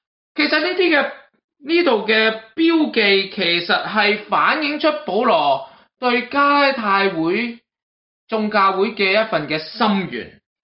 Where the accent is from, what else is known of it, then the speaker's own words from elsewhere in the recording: Guangdong, China; 好似我哋广东人讲